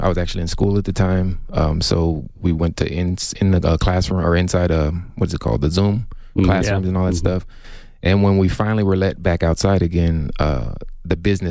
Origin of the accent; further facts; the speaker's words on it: Memphis, Tennessee, United States; I grew up in Memphis, Tennessee, and it's all about, you know, barbecue